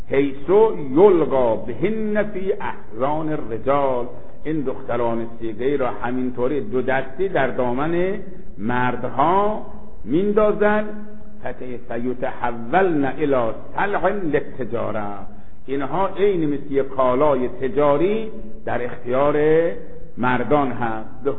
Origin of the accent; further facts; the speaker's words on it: Iran; دو سه تا از این شرطه ها فهمیدن که ما ایرانی هستیم